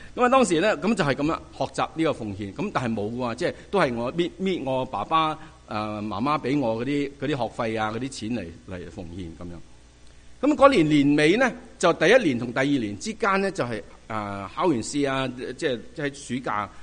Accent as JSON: {"language": "Cantonese", "country": "China", "said": "我们中国人好明白什么叫祝福。"}